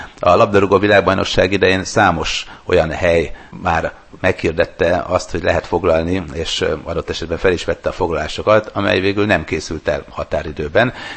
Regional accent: Sopron, Győr-Moson-Sopron, Hungary; born there; Sopronban születtem, tehát azért jártunk arra felé.

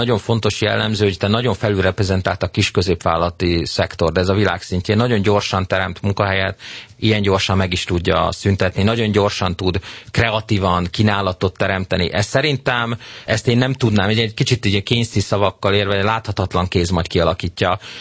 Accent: Budapest, Hungary; Én magam budapesti vagyok

